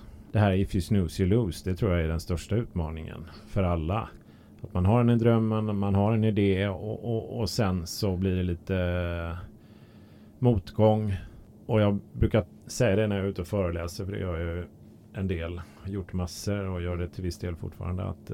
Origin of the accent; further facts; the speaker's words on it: Gothenburg, Västra Götaland County, Sweden; själv växte jag upp i Göteborg där det räckte att det var minus 13 när västanvinden låg på